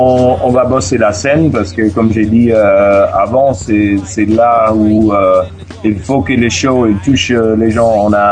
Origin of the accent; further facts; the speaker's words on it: New York, United States; first language en; French is a second language; now in Strasbourg, France; C'est ça, je viens de l'État de New York, mais ça fait à peu près 6 ans que j'habite à Strasbourg.